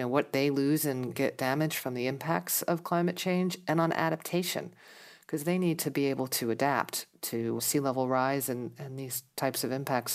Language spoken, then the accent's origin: English; United States; and it's not just because it's my home country, I think the U.S. plan is pretty impressive.